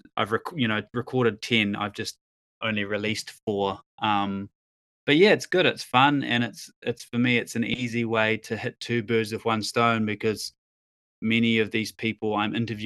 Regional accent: New Zealand; as a Kiwi

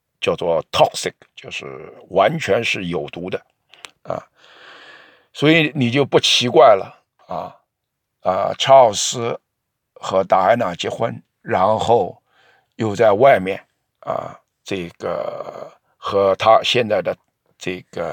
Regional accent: Canada; 而我们加拿大人或者说英国的老百姓交遗产税是40%啊

